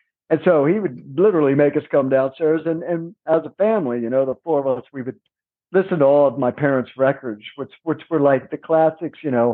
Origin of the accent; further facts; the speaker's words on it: West Virginia, United States; I grew up on the East Coast in West Virginia, so we had